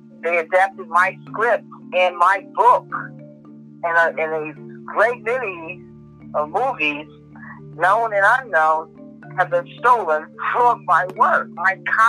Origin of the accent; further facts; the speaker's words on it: New York City, New York, United States; So I'm a New Yorker, and I love New York, and whenever I go to New York, my peeps, they all are very, very happy to see me.